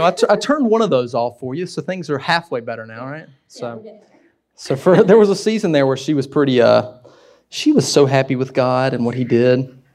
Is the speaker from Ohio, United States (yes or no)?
no; Wilson, North Carolina, United States; I wanted to get really far away from Wilson. I grew up in Wilson, y'all. I thought, man, I'm going to get out of North Carolina.